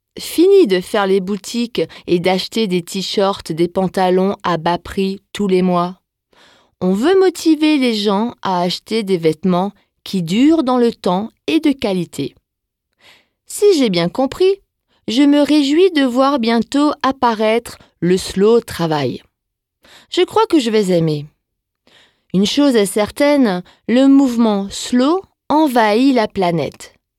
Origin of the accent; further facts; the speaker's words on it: Grand Est, France; Chez nous en Alsace, c'est en allemand que nous la chantons.